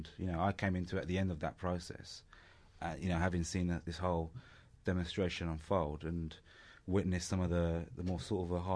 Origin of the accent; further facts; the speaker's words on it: London, United Kingdom; also born or lived in Italy; obviously I'm from Italy, but grew up in London